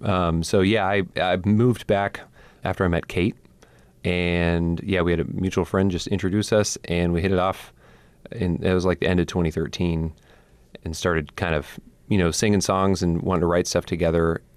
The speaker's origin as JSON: {"language": "English", "town": "Missoula", "region": "Montana", "country": "United States", "tie": "born or raised there", "said": "You know, I grew up in Missoula, which is like the western, it's kind of nestled in the mountains."}